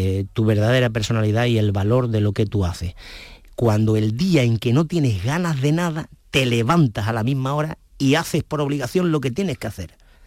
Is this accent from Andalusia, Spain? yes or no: yes; Ubrique, Andalusia, Spain; yo siempre digo que soy un gaditano con piel de ubrique